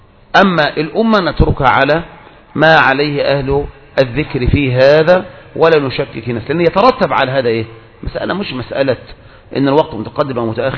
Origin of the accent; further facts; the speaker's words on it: Egypt; كذلك عندنا في مصر أيضا الشيخ جاد الحق أيضا كلف من يبحث هذه المسألة